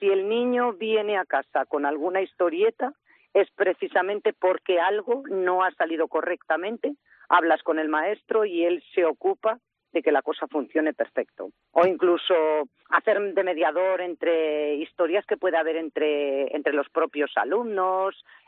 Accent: Aragon, Spain; somos de Pitarque, mi marido es de Pitarque de toda la vida, mi familia paterna también, mi familia materna de Tronchón, otro pueblecito próximo, o sea que soy del territorio. Me casé y me vine a Pitarque y aquí estoy desde hace casi 30 años.

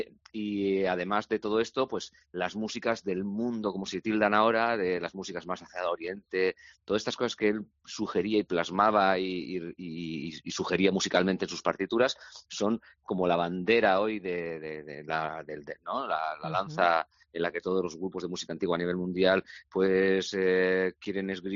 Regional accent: Bilbao, Basque Country, Spain; siendo bilbaíno

